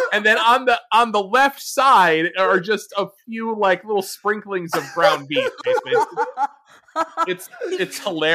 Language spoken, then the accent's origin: English; New Haven, Connecticut, United States; I'm from the New Haven area